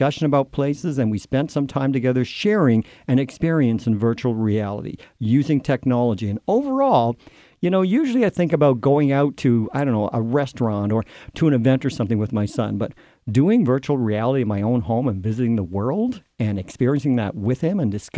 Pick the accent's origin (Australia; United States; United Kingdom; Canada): Canada; Winnipeg, Manitoba; We visited my hometown, which was sort of cool, and we even found our home in Winnipeg, and we stood in our backyard.